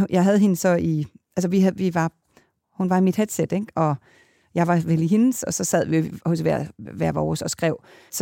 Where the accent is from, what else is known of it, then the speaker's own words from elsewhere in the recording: Kalundborg, Zealand, Denmark; born there; jeg er født i Kalundborg, og det der provincielle